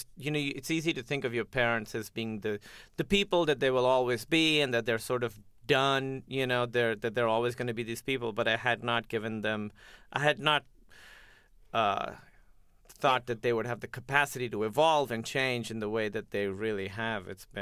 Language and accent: English; Pakistan; Yeah, and I really thought that the people in the movies were doing the wrong thing.